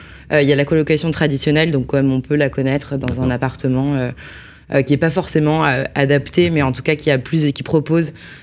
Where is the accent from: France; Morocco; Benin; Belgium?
France; Paris, Île-de-France; Alors j'ai grandi à Paris